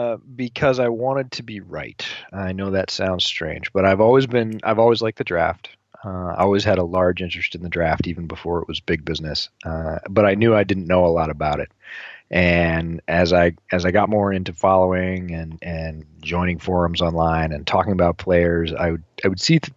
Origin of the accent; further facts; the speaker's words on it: Northeast, United States; Did a bunch of growing up in the Northeast and certainly followed, you know, football powerhouses in those days.